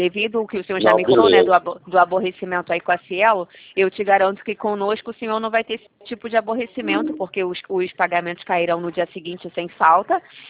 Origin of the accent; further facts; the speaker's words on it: Rio de Janeiro, Brazil; Eu sou do Rio de Janeiro.